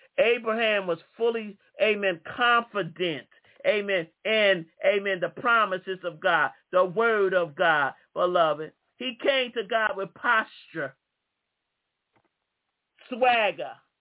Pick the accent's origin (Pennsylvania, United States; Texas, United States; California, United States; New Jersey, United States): Pennsylvania, United States; Philadelphia; Yeah, Lord, remember I was born in South Philly? Yeah, you know, came up through North Philly.